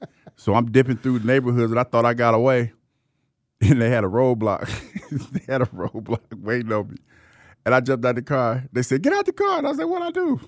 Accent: Ohio, United States; I went to my hometown in my Corvette

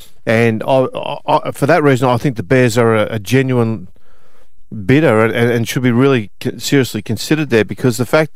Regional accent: New South Wales, Australia; I'm from the Central Coast, okay?

